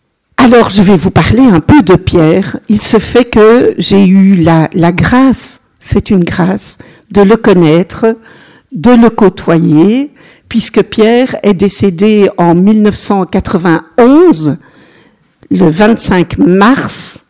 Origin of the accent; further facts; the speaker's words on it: Belgium; accent: Belgian; also born or lived in Lyon; now in Paray-le-Monial, France; Ah, je suis une sœur consacrée de la communauté de l'Emmanuel. J'ai un petit accent qui vient de Belgique. Voilà. Mais j'habite à Paray-le-Monial et j'ai longtemps habité à Lyon. Voilà. Donc, j'ai envie de dire que je suis belgo-française.